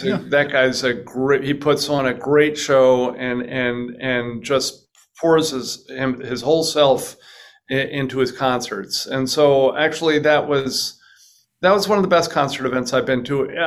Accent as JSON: {"language": "English", "town": "Frederick", "region": "Maryland", "country": "United States", "tie": "born or raised there", "said": "Oh, you know, my parents, I grew up in Frederick, Maryland"}